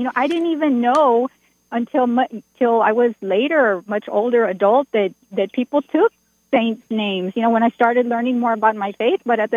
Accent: Texas, United States; I grew up in Central Texas.

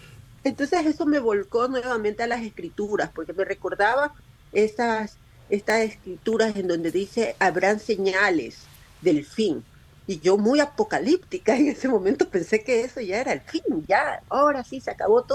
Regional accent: Ecuador; moved away as an adult; Aquí ya había dejado toda mi familia en Ecuador, solo me vine con mi esposo y mi hijita.

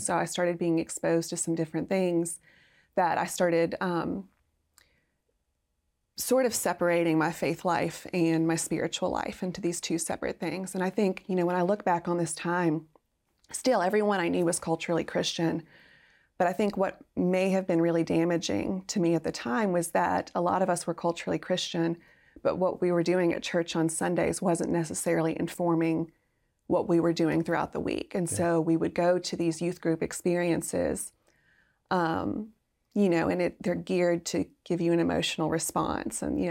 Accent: Louisiana, United States; also born or lived in Mobile, Alabama; growing up in South Louisiana and in the Mobile area is very, very Catholic. So I knew a lot of Catholics.

